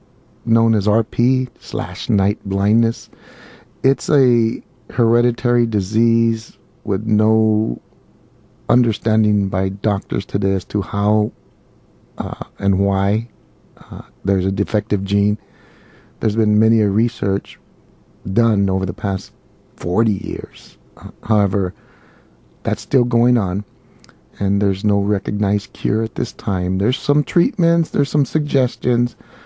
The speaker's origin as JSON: {"language": "English", "town": "Los Angeles", "region": "California", "country": "United States", "tie": "born or raised there", "said": "I grew up in East Los Angeles, parts of Los Angeles, and then we moved to Rosemead, which is about an hour from here, Riverside, and went to elementary school there, went to San Gabriel High School"}